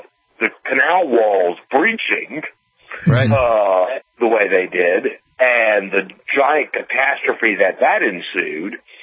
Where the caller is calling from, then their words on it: Metairie, Louisiana, United States; Metairie, Louisiana, right outside of New Orleans.